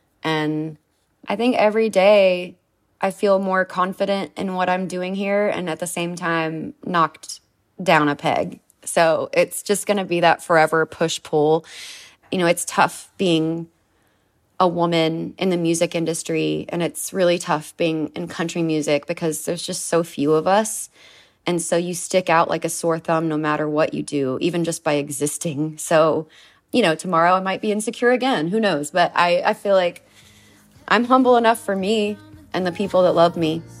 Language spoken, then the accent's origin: English; Texas, United States; now in Nashville, United States; So even though I live in Nashville and I'm from Texas